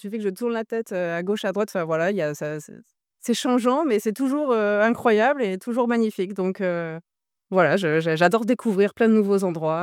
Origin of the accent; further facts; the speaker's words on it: Normandy, France; now in Aiton, France; ça fait plus d'une dizaine d'années que je suis en Maurienne, puisque je suis à la base normande et que je viens du Sud.